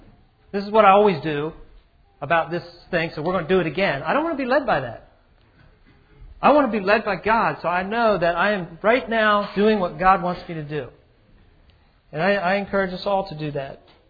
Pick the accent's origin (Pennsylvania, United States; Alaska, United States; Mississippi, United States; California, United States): Pennsylvania, United States; Philadelphia; also born or lived in Colorado; I lived in Colorado for 10 years and I grew up in Philadelphia.